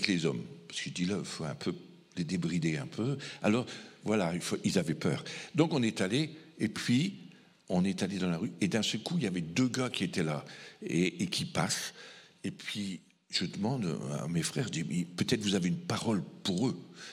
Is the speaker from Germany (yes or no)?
no; France; j'en ai pris la responsabilité en tant que Français